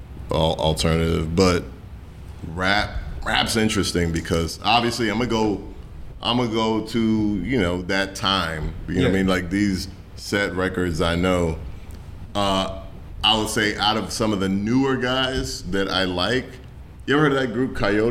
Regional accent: Jamaica; Like, we came from Jamaica, so it was just like.

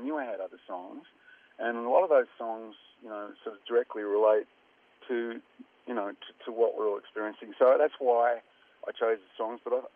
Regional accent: Australia; being an Australian, then coming back to Australia, you sort of reflect on all that.

